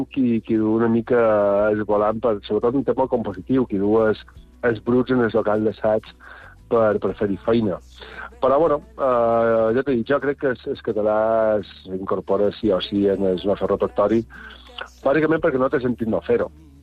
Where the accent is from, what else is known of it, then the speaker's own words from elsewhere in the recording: Balearic Islands, Spain; accent: Mallorcan; also born or lived in Madrid; És perquè la meva llengua vehicular sempre ha estat el mallorquí a casa, el català